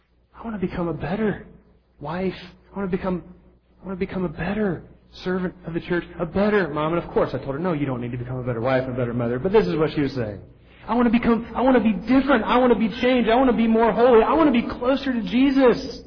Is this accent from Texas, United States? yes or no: no; Peoria, Illinois, United States; I grew up outside of Peoria, Illinois.